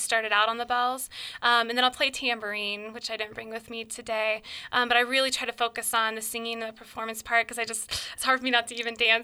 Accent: Pickerington, Ohio, United States; This was actually, I'm from the Pickerington area, Columbus area, originally.

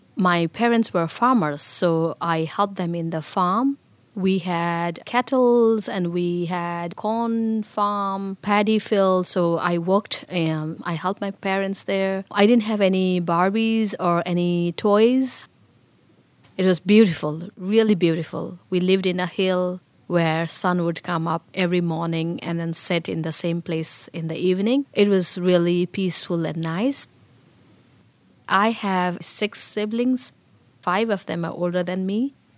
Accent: Bhutan; English is a second language; moved away as an adult; now in United States; I was born in Bhutan. It is a small country in between two big countries, which are China in the north and India in the south. When I came to America, I was 33.

